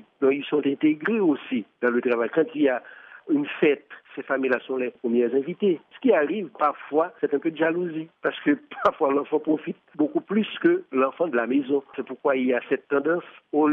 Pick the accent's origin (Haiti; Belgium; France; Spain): Haiti; On est des Haïtiens, on connaît la réalité. Et puis, moi, étant donné que je suis prêtre